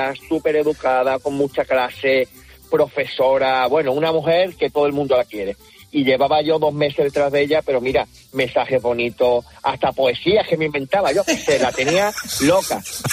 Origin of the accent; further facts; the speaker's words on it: Málaga, Andalusia, Spain; Yo soy de Málaga, ¿vale?